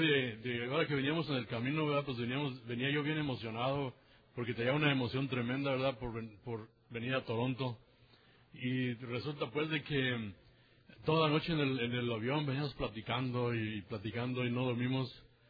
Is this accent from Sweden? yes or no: no; Moroleón, Guanajuato, Mexico; de Moroleón, Guanajuato, ¿verdad?, que es mi pueblo.